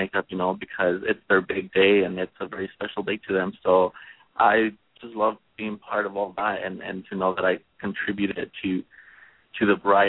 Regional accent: Tustin, California, United States; I am from Orange County, California, Tustin, in Tustin, close to Santa Ana, Irvine area.

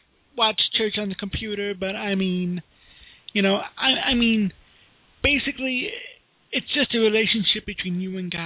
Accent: Chicago, Illinois, United States; now in Florida, United States; I was raised Catholic up in Chicago, came down to Florida, became Baptist, then non-denominational

